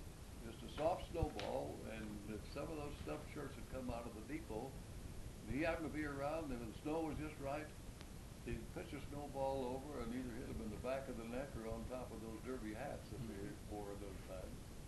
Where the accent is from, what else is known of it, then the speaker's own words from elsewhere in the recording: Durango, Colorado, United States; I was born in Durango. I went to school in Durango, the same as my mother, my wife, and my daughter.